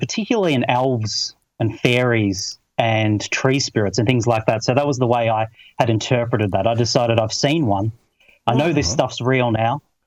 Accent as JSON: {"language": "English", "region": "Victoria", "country": "Australia", "lives_now": "-", "said": "I'm 42 years old. I'm an Australian. I'm from the state of Victoria, from the Mornington Peninsula, which is south of Melbourne. And I've lived all my life in Victoria, lived up in the Dandenong Ranges there, east of Melbourne at one stage."}